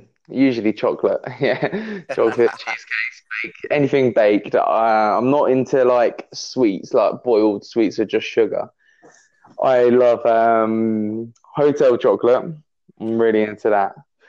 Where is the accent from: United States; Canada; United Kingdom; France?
United Kingdom; Milton Keynes, South East England; We're both from Milton Keynes